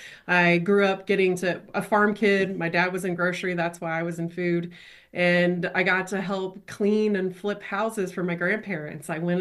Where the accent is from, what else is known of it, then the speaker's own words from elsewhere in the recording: Brookfield, Missouri, United States; Yeah, I grew up in Brookfield, Missouri, as did my husband.